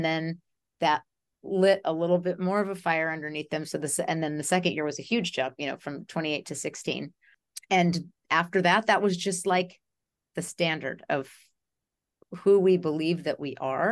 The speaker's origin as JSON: {"language": "English", "region": "California", "country": "United States", "tie": "born or raised there", "said": "I mean, like, I grew up in Northern California."}